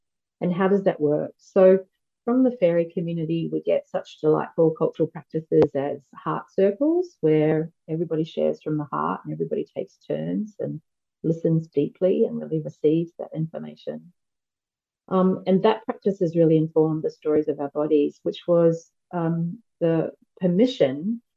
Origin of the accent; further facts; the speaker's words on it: Rotorua, Bay of Plenty, New Zealand; also born or lived in Putaruru / Tauranga; I'm originally from the middle of the North Island. So I was born in Putaruru while my family were living there. Actually, mum and I got sent off to Hamilton Hospital. I grew up in Rotorua, a little bit in Tauranga.